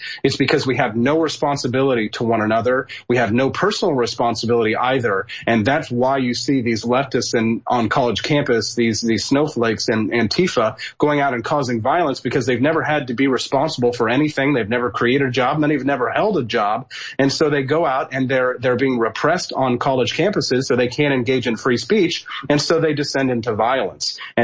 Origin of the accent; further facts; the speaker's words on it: Kansas City, Missouri, United States; I was a little nervous when I was going to St. Louis because I'm from the Kansas City side of things.